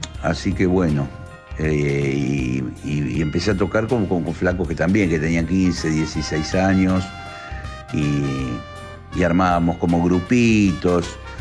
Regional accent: Monte Grande, Buenos Aires Province, Argentina; born there; en la zona de Monte Grande, donde yo nací y donde nació mi primo también

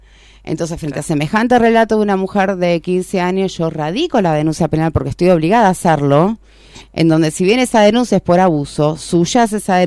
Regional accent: Buenos Aires, Argentina; now in Tartagal, Argentina; yo soy oriunda de Buenos Aires, estoy viviendo en Tartagal desde junio del año 2019. Ya estoy radicada aquí

